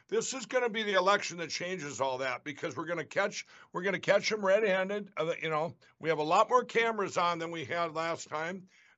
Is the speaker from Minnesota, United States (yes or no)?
yes; Minnesota, United States; do you know in my home state of Minnesota that Scott Jensen in my hometown here is now tied with my horrible governor, Waltz?